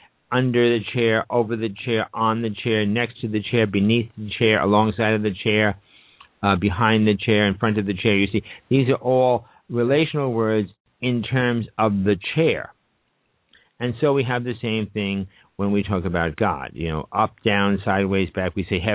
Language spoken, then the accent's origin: English; New York, United States; now in Bergenfield, United States; I am an Easterner from the New York area, and Easterners and Yorkers, you know, Yorkers, New Yorkers, are known, at least I'm known, to use my hands, and I'm not Italian.